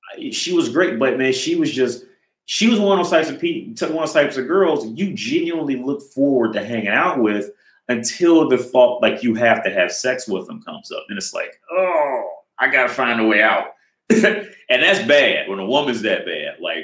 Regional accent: United States; moved away as an adult; now in Czech Republic; So, and I'm originally from America.

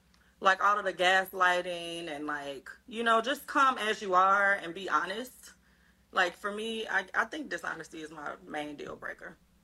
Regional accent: Chicago, Illinois, United States; now in Atlanta, United States; I'm in Atlanta, but I'm from Chicago.

